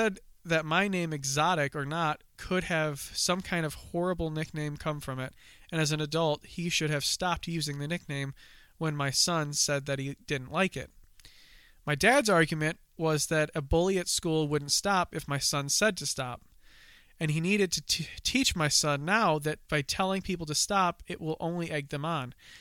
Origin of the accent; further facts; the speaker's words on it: Turkey; I am white. While my husband is an immigrant to my country, I was born and raised in Turkey.